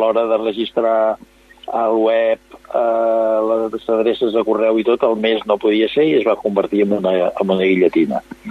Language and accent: Catalan; Sabadell, Catalonia, Spain; Jo de jove, aquí a Sabadell